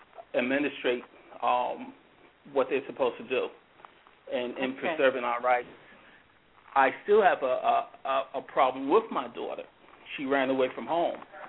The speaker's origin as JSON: {"language": "English", "region": "New York", "country": "United States", "lives_now": "Georgia, United States", "said": "I live in Georgia now, but I'm from New York."}